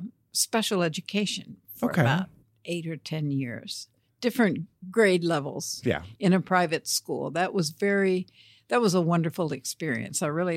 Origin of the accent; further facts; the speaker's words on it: Jefferson City, Missouri, United States; Well, I grew up in Jefferson City.